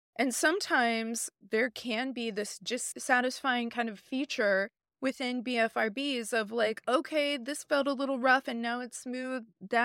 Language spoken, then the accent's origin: English; Bible Belt, United States; I grew up in the Bible Belt, and it was very much seen as you need to get right with God.